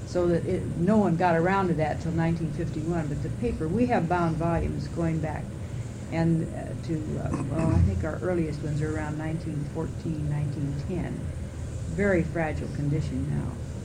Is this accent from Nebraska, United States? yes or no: yes; Beatrice, Nebraska, United States; I was born in Omaha, Nebraska, but that was just because the hospital was there. And I grew up in Beatrice, Nebraska.